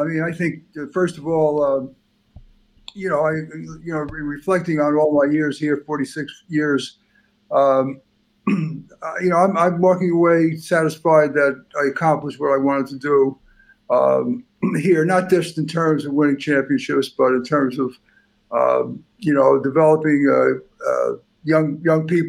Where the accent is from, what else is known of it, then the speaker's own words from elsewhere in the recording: Queens, New York, United States; But when I grew up in Queens, it was smaller communities. Elmhurst, there were some empty lots on the corner where you could play some baseball, whatever.